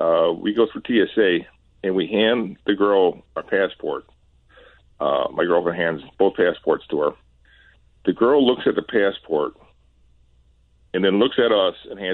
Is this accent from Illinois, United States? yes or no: yes; Chicago, Illinois, United States; it's going to take an hour and a half to get 2 hours to get there from, you know, we're from Wrigleyville.